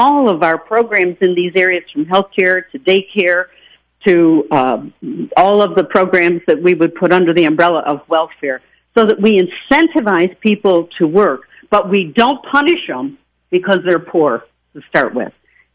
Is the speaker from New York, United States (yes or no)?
yes; New York, United States; I'm from Western New York.